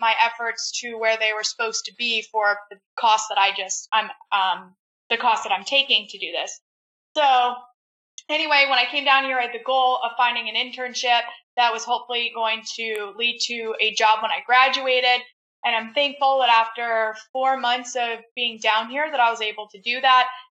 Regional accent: Middletown, Connecticut, United States; now in Tampa, United States; I am 23 years old. I currently live in Tampa. I grew up in Middletown, Connecticut. Big difference there.

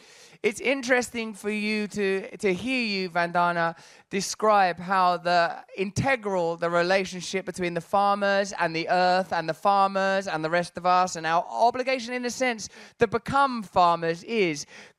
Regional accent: England, United Kingdom; Of course, I'm sat here as an English person

